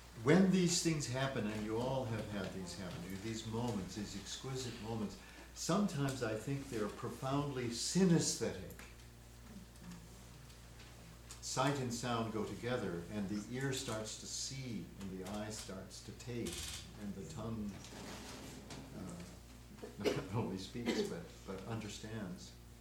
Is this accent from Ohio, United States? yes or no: yes; Ohio, United States; Yeah. I grew up in Ohio.